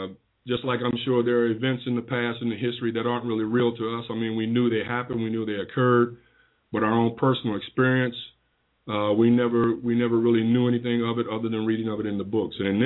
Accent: Chicago, Illinois, United States; I grew up in Chicago, and I remember when Martin Luther King Jr. came to Chicago for the Poor People's Campaign.

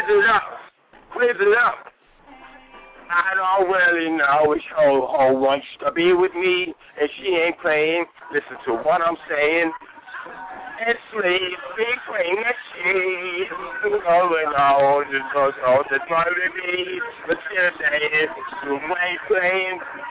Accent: New York, United States; I'm from New York.

